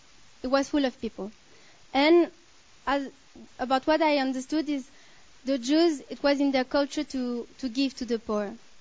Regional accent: Switzerland; I'm from Switzerland.

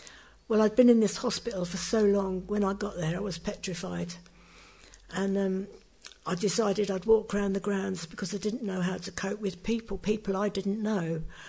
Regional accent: Midlands, United Kingdom; now in Horsham, United Kingdom; So I came from the Midlands down to Horsham.

